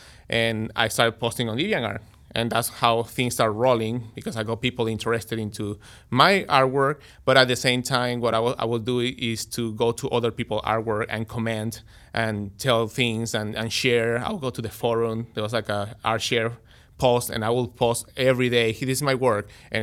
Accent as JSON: {"language": "English", "country": "Venezuela", "said": "Yeah, well, I'm from Venezuela."}